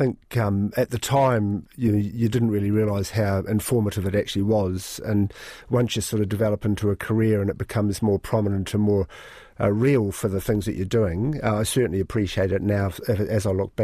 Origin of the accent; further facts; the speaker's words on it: Taihape, Manawatū-Whanganui, New Zealand; Oh gosh, yes I am. Born and bred in Taihape, a fantastic upbringing.